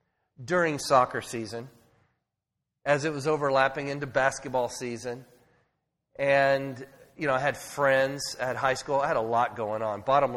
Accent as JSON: {"language": "English", "town": "Avalon", "region": "California", "country": "United States", "said": "I'm from Avalon, they're like, oh my gosh, you're from Avalon. Is that in L.A.? I'm like, no, it's on Catalina Island."}